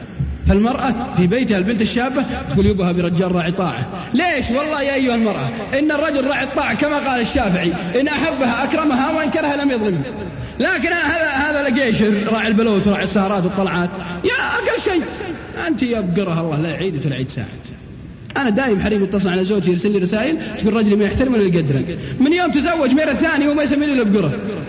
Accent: Al-Qassim, Saudi Arabia; شاب من عندنا بالقصيم

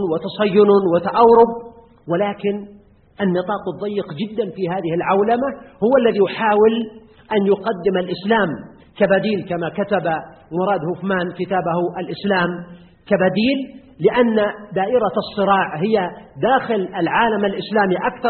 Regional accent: Al-Qassim, Saudi Arabia; الذي كان عندنا في القصيم، خسرناه في بريدة والقصيم

